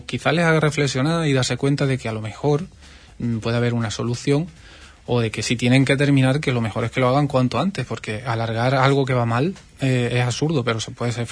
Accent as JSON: {"language": "Spanish", "town": "Huelva", "region": "Andalusia", "country": "Spain", "said": "yo soy de aquí de Huelva"}